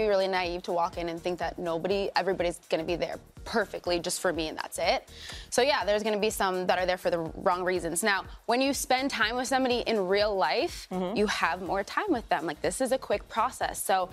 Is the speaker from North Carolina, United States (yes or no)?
no; Minnesota, United States; I mean, I love Minnesota. I grew up in Minnesota.